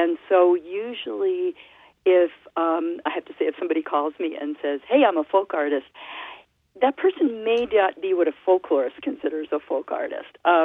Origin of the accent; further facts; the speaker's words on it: Mid-Atlantic, United States; my background is Eastern European Jewish. I come from the Mid-Atlantic region